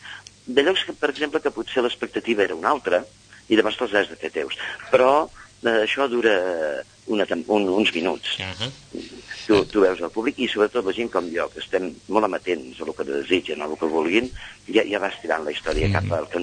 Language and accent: Catalan; Catalonia, Spain; Bueno, pensa que som catalans, ja.